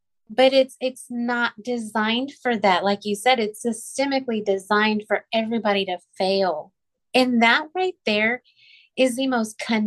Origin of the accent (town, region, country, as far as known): Texas, United States; born or raised there